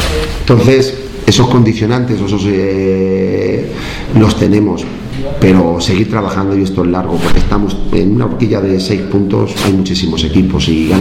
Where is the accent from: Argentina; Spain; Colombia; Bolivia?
Spain; Pozuelo, Castilla-La Mancha; yo soy manchego, soy de Ciudad Real, de Pozuelo, un pueblo